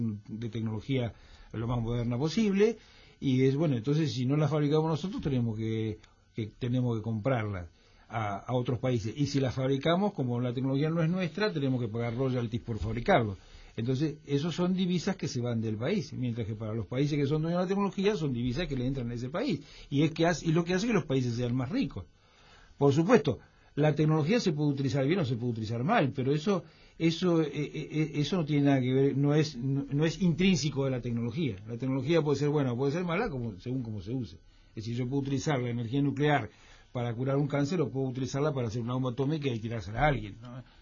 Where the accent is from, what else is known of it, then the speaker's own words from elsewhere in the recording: Argentina; Argentina, que es el país en el que vivo. No quiero hablar de España porque además no conozco muy bien, pero en mi país pasa un poco esto